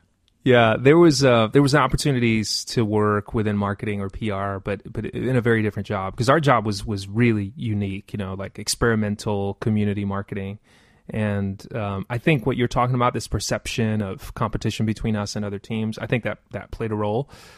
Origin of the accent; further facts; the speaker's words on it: New York City, New York, United States; Well, so to me, growing up as a gamer in the Bronx was almost natural.